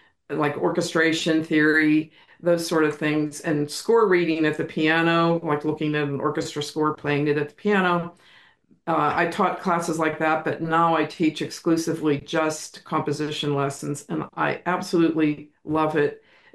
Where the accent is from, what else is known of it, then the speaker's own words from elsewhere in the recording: Pittsburgh, Pennsylvania, United States; I grew up in Millvale in Pittsburgh, the area of Pittsburgh.